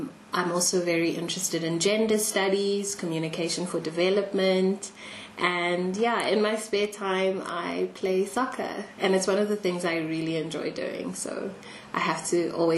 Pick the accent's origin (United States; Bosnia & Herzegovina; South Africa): South Africa; I am a South African academic